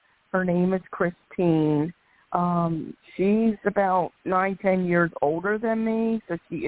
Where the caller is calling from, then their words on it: Philadelphia, Pennsylvania, United States; I'm calling from Philadelphia.